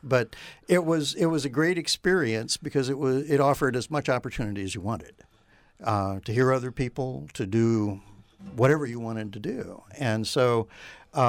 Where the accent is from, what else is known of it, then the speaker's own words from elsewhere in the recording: Peoria, Illinois, United States; I grew up in the Peoria area